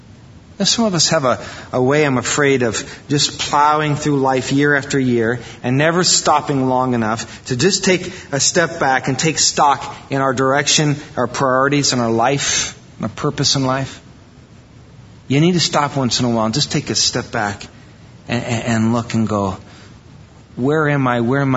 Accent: Iowa, United States; I was from Iowa, so yeah. That was moving up, you know, out of Iowa to Wisconsin. You know, there's no place to go but up when you're from Iowa.

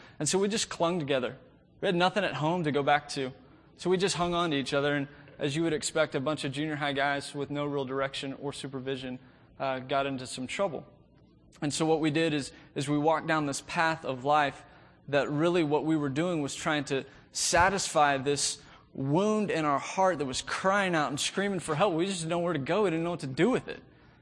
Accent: Plano, Texas, United States; I was raised here in Plano, in the area

